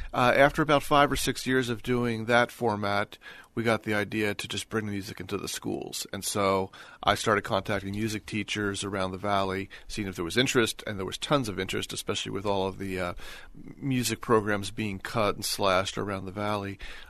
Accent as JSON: {"language": "English", "region": "New Jersey", "country": "United States", "tie": "born or raised there", "said": "I grew up in New Jersey, and – I was driving to school as a senior and had the local radio on and happened to tune into the New York Jazz Station."}